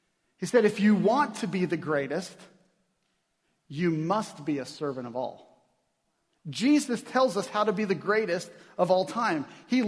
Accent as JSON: {"language": "English", "region": "Kansas", "country": "United States", "tie": "born or raised there", "said": "And he's also from Wichita, Kansas, which happens to be my home state. He grew up 210 miles from me."}